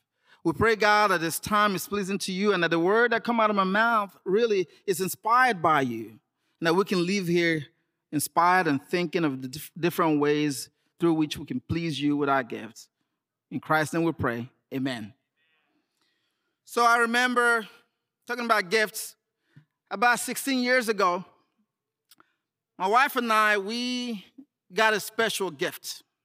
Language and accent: English; Nigeria; moved away as an adult; now in United States; I am Nigerian-American. I became American, if you will, over, 13 years ago. But I'd grown up in Nigeria, and in my, 21, I moved down to the U.S.